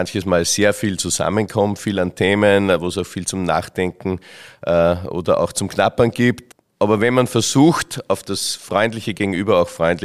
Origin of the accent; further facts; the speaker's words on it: Wolfern, Upper Austria, Austria; Gerade auch bei uns daheim in Wolfern ist das Wirtschaftsleben enorm gewachsen.